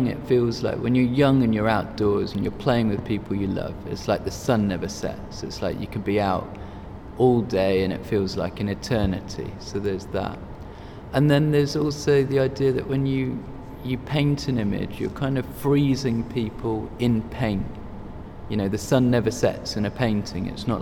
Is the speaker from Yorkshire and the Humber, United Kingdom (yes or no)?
yes; Bradford, Yorkshire and the Humber, United Kingdom; born there; I was born in Bradford, and so, you know, born British, my father's a British man, and my mother's from India.